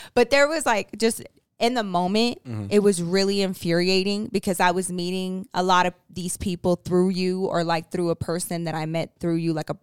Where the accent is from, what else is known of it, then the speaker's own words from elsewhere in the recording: Texas, United States; Well, I am from Texas, my love. What you expect?